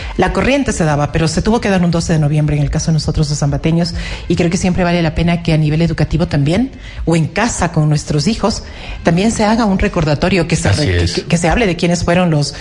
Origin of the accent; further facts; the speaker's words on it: Tungurahua, Ecuador; como buenos zambateños, tungurahuenses, ecuatorianos, reconozcamos el valor tan grande que tienen fechas como estas